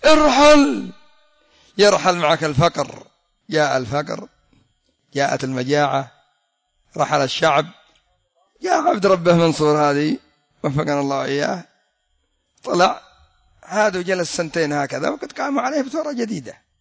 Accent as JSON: {"language": "Arabic", "country": "Yemen", "said": "حتى سبب تأخر النفط عندنا في اليمن"}